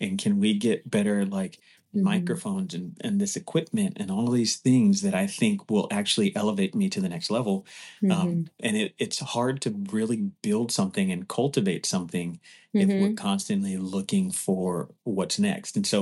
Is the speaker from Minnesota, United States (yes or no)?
no; Los Angeles, California, United States; Okay, so I'm from the other LA. I'm from Los Angeles, you know